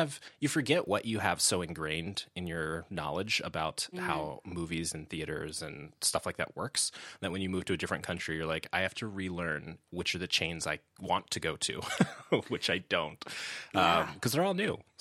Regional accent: Chicago, Illinois, United States; now in London, United Kingdom; In my head, I was almost like … from Chicago.

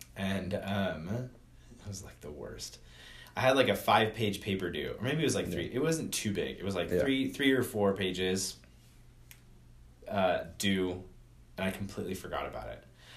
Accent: Garden Grove, California, United States; now in Orange, United States; Yeah, yeah. So Cal State Fullerton, yeah, I grew up in Garden Grove and I live in Orange now.

